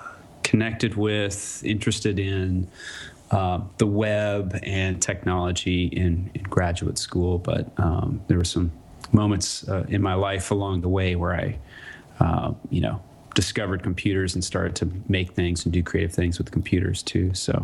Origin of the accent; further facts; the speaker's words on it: Midwest, United States; also born or lived in Iowa / Nebraska / Missouri; My background, I grew up in the Midwest. I grew up in Iowa and Nebraska and Missouri and moved around a bit.